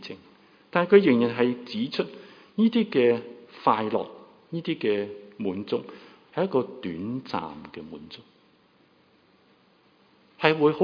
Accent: Hong Kong

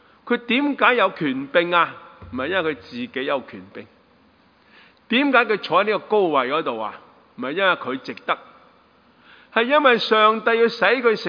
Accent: Guangdong, China; accent: Cantonese; 我们广东话我们说踩你的

